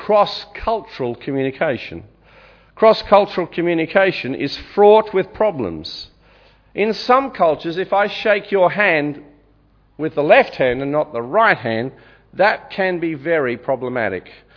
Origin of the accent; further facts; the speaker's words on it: England, United Kingdom; now in Australia; When I first came to Australia as an English migrant back in the 60s, I was confronted by strange words.